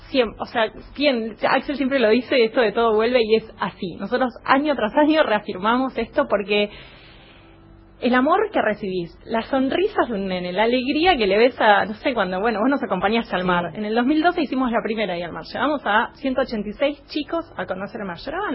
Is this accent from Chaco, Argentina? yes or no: no; Banfield, Buenos Aires Province, Argentina; como somos de Banfield, por eso pensamos en Sur Solidario.